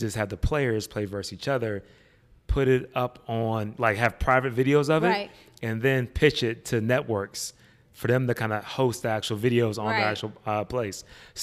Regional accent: Pittsburgh, Pennsylvania, United States; I'm from Pittsburgh. So Pittsburgh, everything, right?

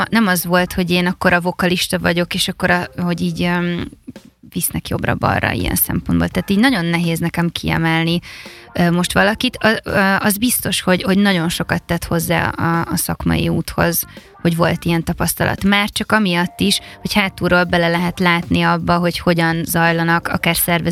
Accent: Dunaújváros, Fejér, Hungary; moved away as an adult; now in Budapest, Hungary; mi Dunajvárosban éltünk, és én rögtön a gimi után felköltöztem Pestre

